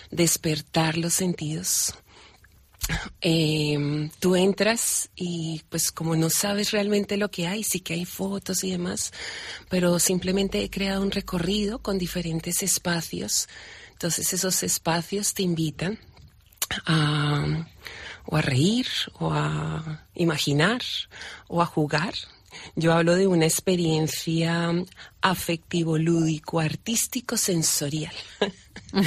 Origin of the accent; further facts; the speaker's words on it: Bogotá, Colombia; now in Bilbao, Spain; Llevo casi 20 años aquí y digo, bueno, yo soy de Bogotá, bueno, los de Bilbao nacemos donde queremos, pero llevo casi 20 años viviendo aquí